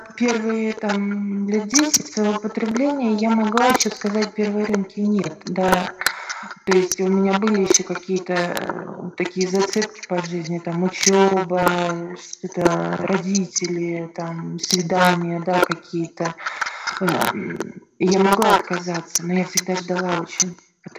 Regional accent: Veliky Novgorod, Novgorod Oblast, Russia; О себе я женщина, мне 39 лет. Я родилась и живу в Великом Новгороде

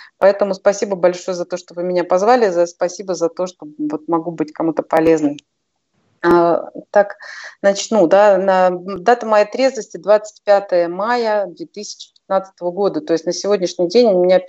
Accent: Ukraine; я родилась на Украине, я родилась в обычной семье, у меня мои родители учителя.

